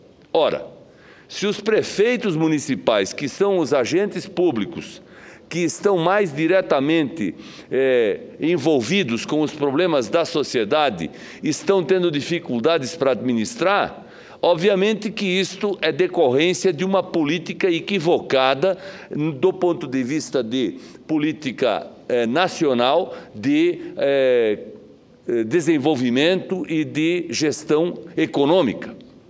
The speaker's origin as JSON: {"language": "Portuguese", "region": "Santa Catarina", "country": "Brazil", "said": "como eu sou de Santa Catarina"}